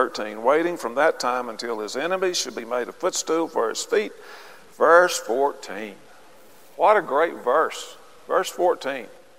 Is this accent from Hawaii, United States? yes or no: no; Arkansas, United States; There was no phrase when I was growing up in Arkansas.